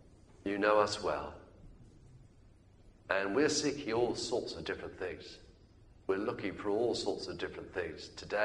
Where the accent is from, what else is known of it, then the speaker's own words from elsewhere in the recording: United Kingdom; because we're getting old and we're British and we're conservative by nature with a small C.